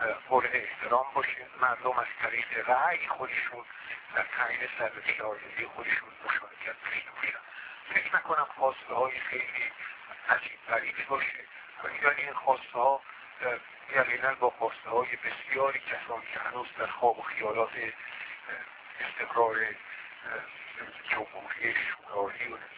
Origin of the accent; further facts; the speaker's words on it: Iran; به عنوان یک ایرانی خارج از کشور و علاقمند به دموکراتیزه شدن ایران میتونم حمایتشون بکنم